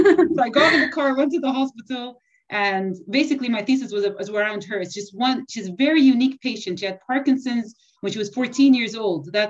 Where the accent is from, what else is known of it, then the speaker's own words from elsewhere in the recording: Abu Dhabi, United Arab Emirates; also born or lived in Bristol; I was born in Bristol, but I didn't last, Bristol in the United Kingdom. I didn't stay here for long. My father... he had just got a medicine degree, and then we moved to Abu Dhabi in the UAE. So that's where I grew up all my life.